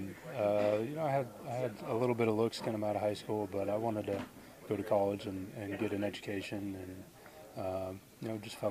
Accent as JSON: {"language": "English", "town": "Orlando", "region": "Florida", "country": "United States", "said": "Spent 3 years there, and like I said, I'm from Orlando, Florida before that."}